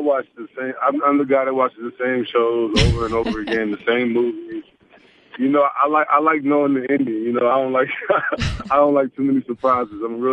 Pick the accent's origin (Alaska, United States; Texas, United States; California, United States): Texas, United States; Austin; You know, I grew up in Austin, so I kind of, you know, everyone was UT fans